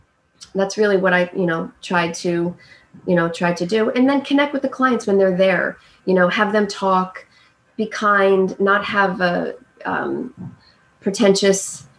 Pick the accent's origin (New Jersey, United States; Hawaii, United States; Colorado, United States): New Jersey, United States; Scotch Plains; So I grew up in Scotch Plains and then we relocated and I graduated from here.